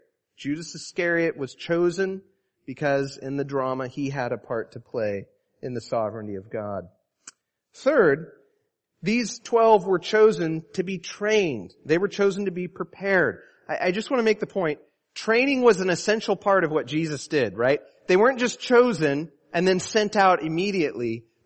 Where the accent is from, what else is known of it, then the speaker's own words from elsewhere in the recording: United States; And that's important because I'm a Western person. I'm American. I like academics, right?